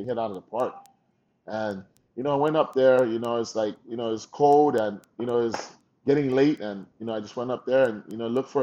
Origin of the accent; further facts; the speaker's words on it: Hawaii, United States; I was a kid from Hawaii.